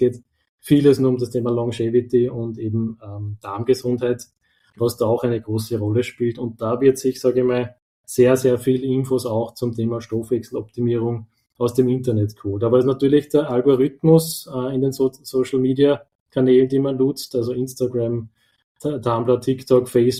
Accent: Upper Austria, Austria; now in Vienna, Austria; bei uns in Wien ist ja durchaus eine Institution, ich bin ja auch Oberösterreicher

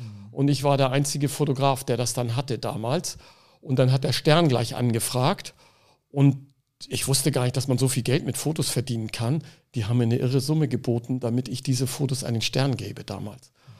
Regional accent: Hamburg, Germany; born there; ich bin in Hamburg geboren

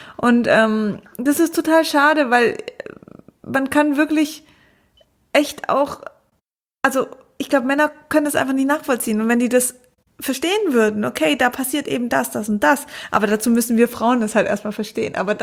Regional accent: Konstanz, Baden-Württemberg, Germany; ich komme aus Konstanz, ist jetzt gar nicht so weit.

